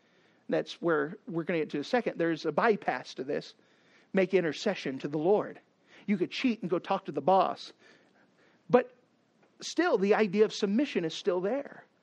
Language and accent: English; Texas, United States; Growing up in Texas, and my parents said, guess what, you're going to bed at 8 o'clock